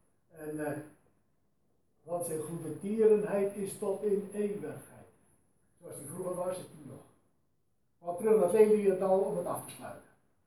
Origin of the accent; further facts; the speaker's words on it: Brandwijk, South Holland, Netherlands; Zelfs in Brandwijk, de plaats waar ik vandaan kom, vroeger was dat een puur godsdienstig dorp.